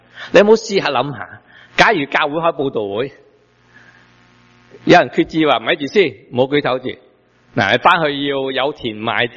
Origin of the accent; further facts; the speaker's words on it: Guangdong, China; 我们广东人呢、我们讲法比较近的言文